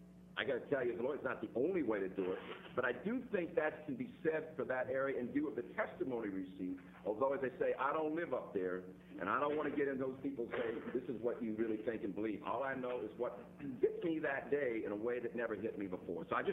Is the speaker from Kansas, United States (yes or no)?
no; Salem, Oregon, United States; I'm from the Salem-Kaiser